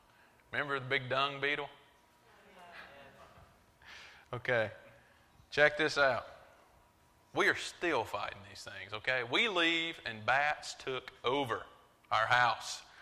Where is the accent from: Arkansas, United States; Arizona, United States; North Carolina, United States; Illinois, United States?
North Carolina, United States; Robbinsville; I'm from Robbinsville, I'm from Western North Carolina